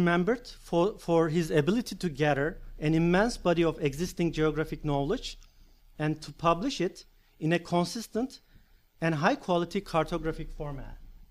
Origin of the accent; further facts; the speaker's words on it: Turkey; English is a second language; I mean, I'm coming from Turkey, and Mediterranean Sea kind of haunts us as a sea that is as a historical territory.